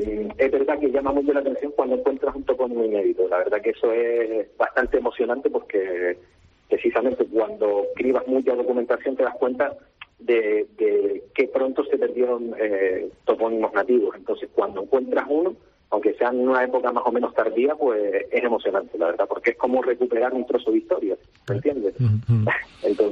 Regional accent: Artenara, Canary Islands, Spain; Bueno, pues como estamos hablando, soy de Artenara, entonces claro, de ver esos paisajes y pasar por allí y tal

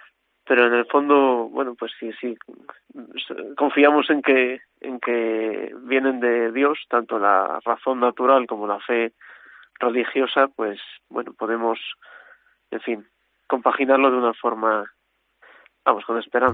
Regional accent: Valladolid, Castile and León, Spain; Pues yo soy de Valladolid, natural de allí

